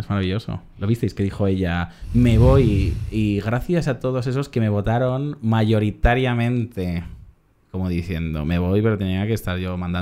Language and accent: Spanish; Parla, Community of Madrid, Spain; este es el mejor inglés que puedo hacer, soy de Parla, hija, yo en Parla soy un intelectual hablando así